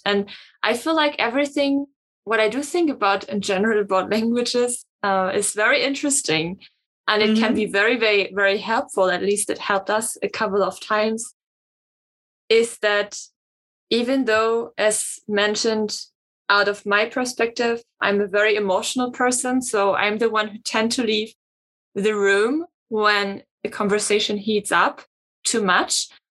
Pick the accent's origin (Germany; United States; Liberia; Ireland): Germany; English is a second language; So, for example, Nacho's from Argentina, I'm from Germany.